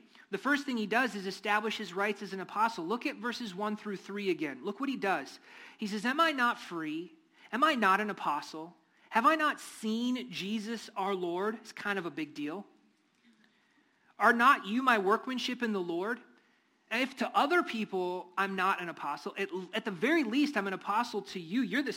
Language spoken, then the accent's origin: English; North Dakota, United States; I mean, I'm from North Dakota.